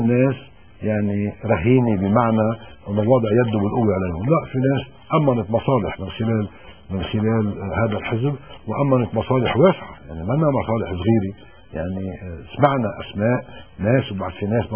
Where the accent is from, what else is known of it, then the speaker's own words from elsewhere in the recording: Lebanon; نحن كلبنانيين علينا أن لا نتساهل أو لا نستسهل عملية التمديد